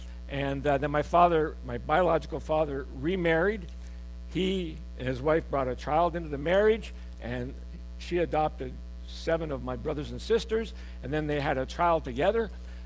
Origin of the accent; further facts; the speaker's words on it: Quebec, Canada; born there; I'm French-Canadian. I was born in Quebec.